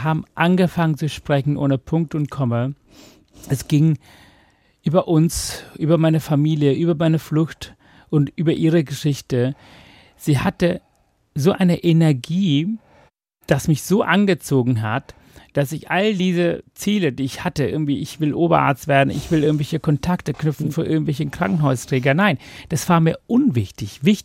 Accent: Hamburg, Germany; Ich war in Bad Neustadt, also ich habe viele Bundesländer hinter mir. Und Hamburg ist halt meine Heimat und dort möchte ich ankommen.

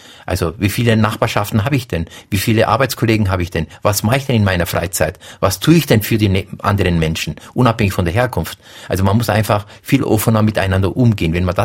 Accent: Bavaria, Germany; Wie gesagt, ich bin in Bayern aufgewachsen

